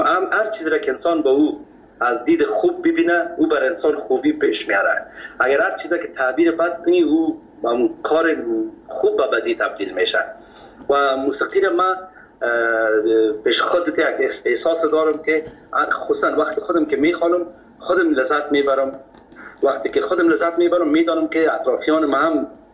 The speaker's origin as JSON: {"language": "Persian", "region": "Kabul", "country": "Afghanistan"}